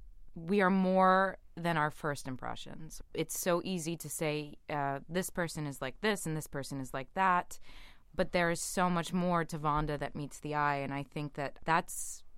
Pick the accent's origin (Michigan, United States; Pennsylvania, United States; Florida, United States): Pennsylvania, United States; Philadelphia; And I myself, I'm from Philadelphia, so I have this kind of tough background, but I trained at Juilliard